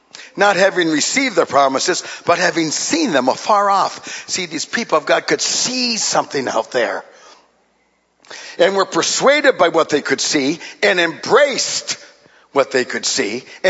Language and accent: English; Duluth, Minnesota, United States; born there; Now, I was born in Duluth, Minnesota.